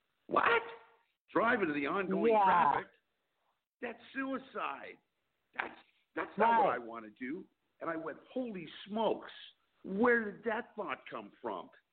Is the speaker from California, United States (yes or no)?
yes; San Francisco, California, United States; I'm from San Francisco, and I used to drive across the Golden Gate Bridge a lot